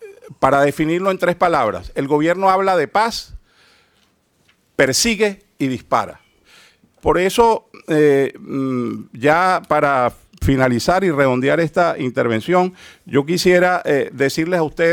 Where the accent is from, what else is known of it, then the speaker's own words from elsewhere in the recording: Táchira, Venezuela; Yo he dicho que en mi tierra, en el estado Táchira